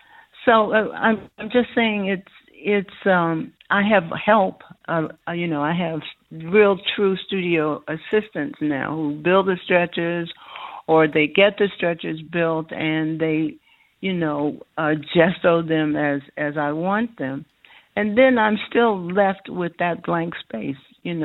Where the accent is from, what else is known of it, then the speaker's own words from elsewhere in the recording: Oakland, California, United States; now in Mexico; Because I'm from the Bay Area, from Oakland, you know, the Warriors, those traitors.